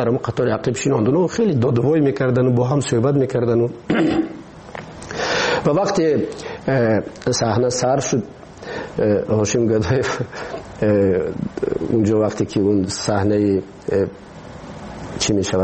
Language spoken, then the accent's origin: Persian; Tajikistan; ما تاجیک هستیم. همین است وطن ما.